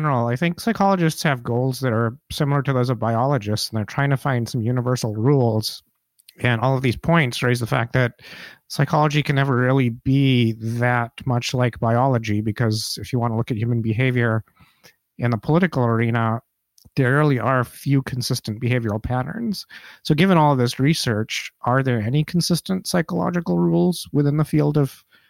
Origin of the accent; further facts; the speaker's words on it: India; I'm from India. It's not really a salient political issue there.